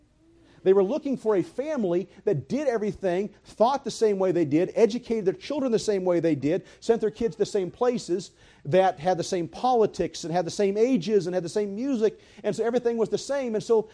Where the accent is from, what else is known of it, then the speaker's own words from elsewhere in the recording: United States; No, I'm an American. I love America.